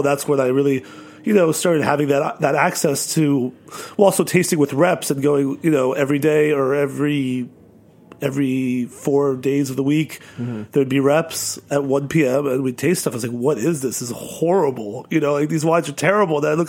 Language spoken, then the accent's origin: English; New York City, New York, United States; I grew up in New York City. I was always really enamored by the culture of music in this city